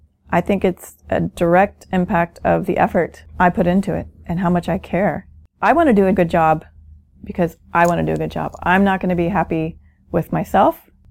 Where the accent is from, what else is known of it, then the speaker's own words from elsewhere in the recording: Houston, Texas, United States; So I grew up in Houston, Texas. I was born right next to the Astrodome, which I think has fueled my being a fan of the Astros.